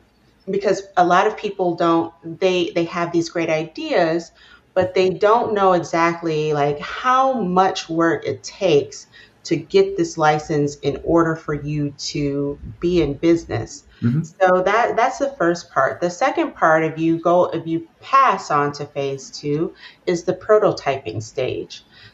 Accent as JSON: {"language": "English", "town": "Detroit", "region": "Michigan", "country": "United States", "tie": "born or raised there", "said": "So, for instance, I grew up in Detroit"}